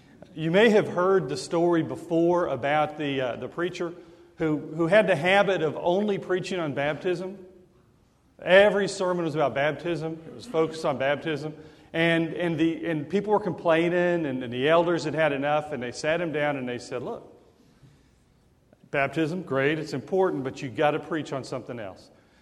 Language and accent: English; Portland, Oregon, United States; I grew up in Portland, Oregon, and the churches up there are a lot smaller.